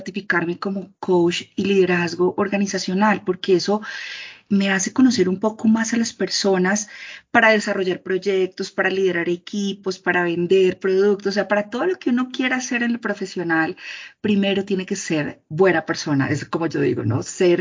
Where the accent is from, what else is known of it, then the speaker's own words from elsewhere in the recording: Popayán, Cauca, Colombia; No quiero decir mi edad en número, pero ya la van a pillar. Nací en Popayán, mi familia vivió muchos años en Popayán